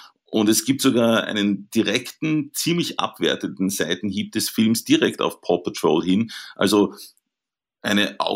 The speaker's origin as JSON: {"language": "German", "region": "Vienna", "country": "Austria", "said": "Ja, in Wien, wo ich her bin eigentlich, wie man vielleicht hören kann."}